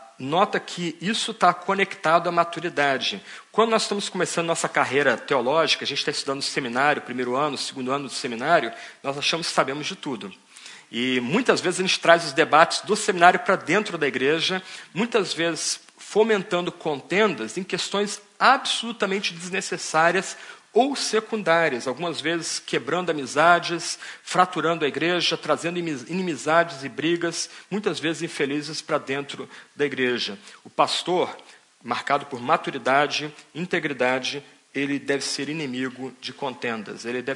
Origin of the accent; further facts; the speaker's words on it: Brazil; Essa questão tem sido tão complicada no meu país, lá no Brasil, de onde eu venho